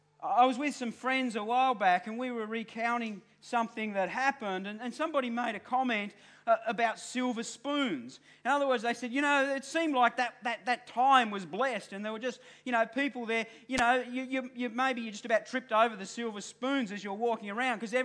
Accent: Devonport, Tasmania, Australia; I came from East Devonport. That's where I lived. I came from East Devonport. The funky rich people lived in West Devonport. I lived in East Devonport.

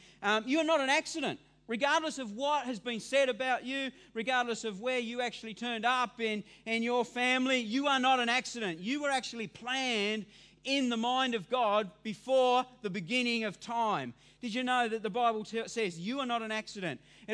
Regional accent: Devonport, Tasmania, Australia; seemed so disconnected from the people that I grew up with in East Devonport

